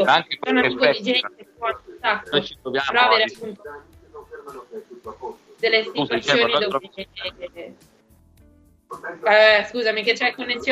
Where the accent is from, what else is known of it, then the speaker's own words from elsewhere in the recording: Milan, Lombardy, Italy; now in Rome, Italy; Sono di Milano ma abito a Roma